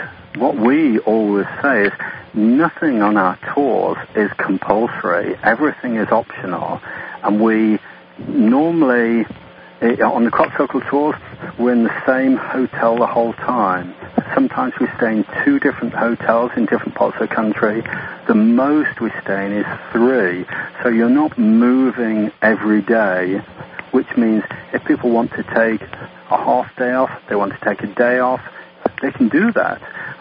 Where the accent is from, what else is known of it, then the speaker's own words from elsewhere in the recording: England, United Kingdom; now in United States; primarily because my wife, Cameron, is American and has family here, and I'm English and have family there, so we split our time.